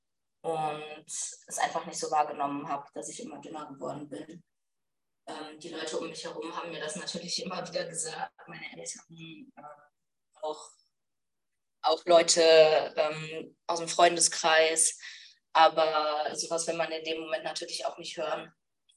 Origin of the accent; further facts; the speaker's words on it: North Rhine-Westphalia, Germany; Ich komme ursprünglich aus der Eifel, vom Ruhrsee. Vielleicht sagt das ein paar Leuten was. Bin dann aber 2021 für meine Ausbildung zur Bankkauffrau nach Aachen gezogen.